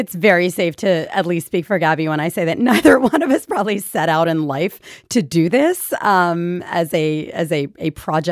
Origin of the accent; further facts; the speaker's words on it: Philadelphia, Pennsylvania, United States; And I'm a Philadelphian, yeah.